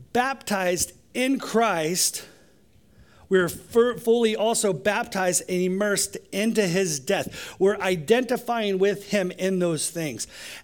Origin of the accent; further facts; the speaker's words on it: California, United States; I'm from California, so I can say those things. If you're not from California, you can't say those things.